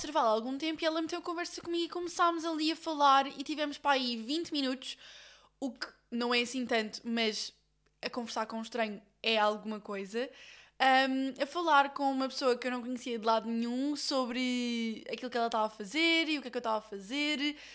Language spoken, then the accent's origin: Portuguese; Lisbon, Portugal; olha, eu sou de Portugal, se quiserem ficar com o meu número, tipo, perguntarem alguma coisa quando forem, sou de Lisboa